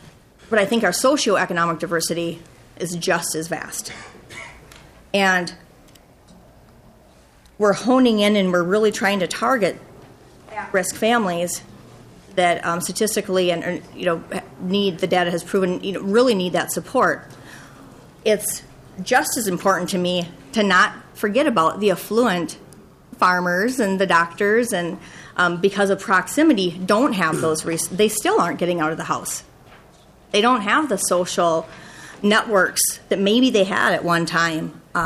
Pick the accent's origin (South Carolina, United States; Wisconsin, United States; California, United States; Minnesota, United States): Minnesota, United States; Park Rapids; now in Montevideo, United States; I've lived in Montevideo for 4 years. There are, actually, I grew up in Park Rapids, Minnesota.